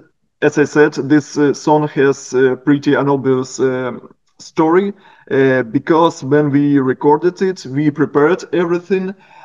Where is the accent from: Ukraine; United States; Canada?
Ukraine; Okay, so as you already stated, we are from Ukraine, Homeless Radio.